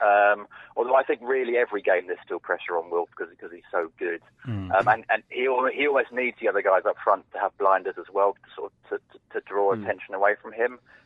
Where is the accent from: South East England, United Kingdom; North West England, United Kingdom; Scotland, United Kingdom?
South East England, United Kingdom; Edenbridge; Because I'm from Eatonbridge originally, but that's sort of near East Grinstead and Uckfield and that kind of area.